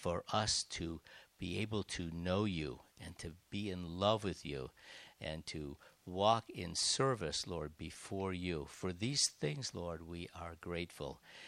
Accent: New England, United States; I'm from New England.

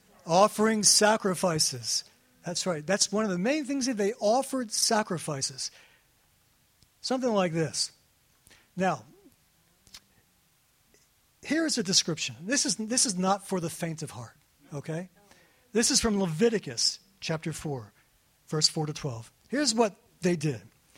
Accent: Pikesville, Maryland, United States; Now, I grew up Jewish in Pikesville. I never heard of a Jewish priest.

